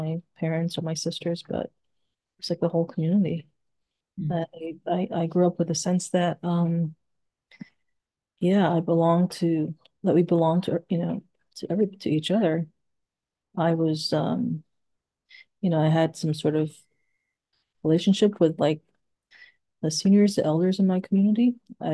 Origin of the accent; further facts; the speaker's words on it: Jamaica; The opposite of that would be I think the way I grew up in Jamaica